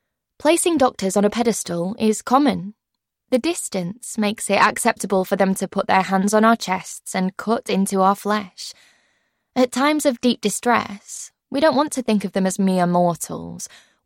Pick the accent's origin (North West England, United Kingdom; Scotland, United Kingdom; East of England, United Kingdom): North West England, United Kingdom; Manchester; accent: Manchester; Apparently, my Manchester accent made me difficult to understand